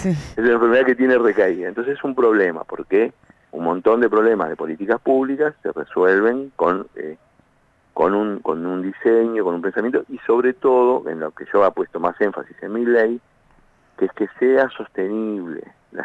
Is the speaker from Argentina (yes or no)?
yes; Avellaneda, Buenos Aires Province, Argentina; yo, Ferraresi, somos de Avellaneda, los dos, me conoce.